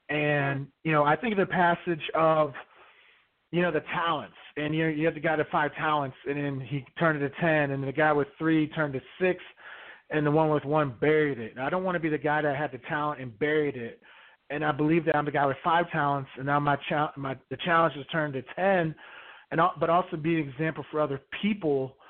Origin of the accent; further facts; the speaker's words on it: Katy, Texas, United States; So I grew up in West Houston, a town called Katy, Texas